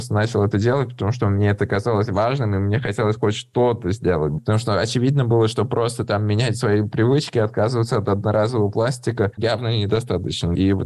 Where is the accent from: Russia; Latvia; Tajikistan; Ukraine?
Russia; активисты мы из России